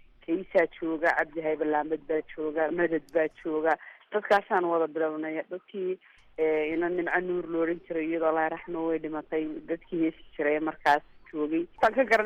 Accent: Hargeisa, Woqooyi Galbeed, Somalia; born there; waxaan ku dhashay magaalada Hargeysa

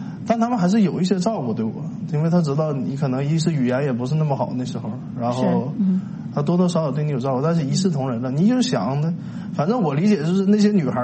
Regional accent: China; now in United States; 我那批新兵的时候就我一个中国人

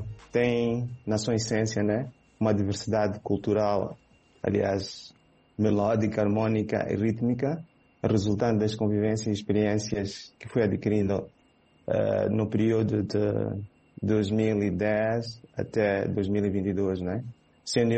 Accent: Mozambique; as pessoas às vezes dizem que não, sendo moçambicano e sendo uma música africana, deveria, se calhar, singir e olhar mais para esse lado da música africana.

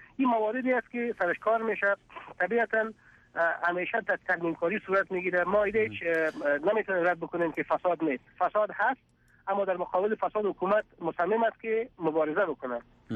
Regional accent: Afghanistan; ما هم افغان هستیم در مجموع افغانای افغانستان و مسلمان انسانای افغانستان.

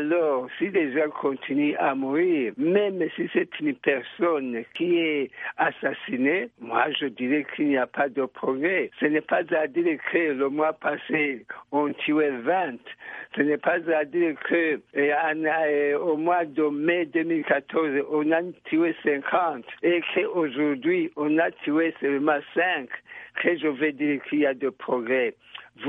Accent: Burundi; Non, nous sommes des Burundais, nous avons le même problème

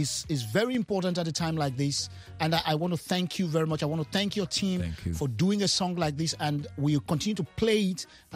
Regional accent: Sierra Leone; I come from Sierra Leone, you know, in West Africa

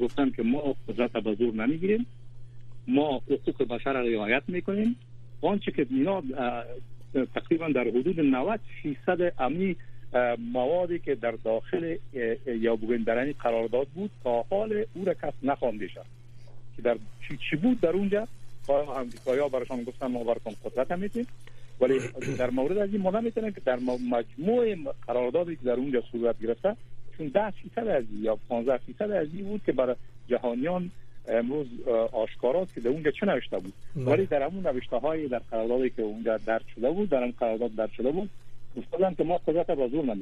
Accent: Afghanistan; وقتی که برای دیگران میگیریم، میگوییم که ما افغان هستیم

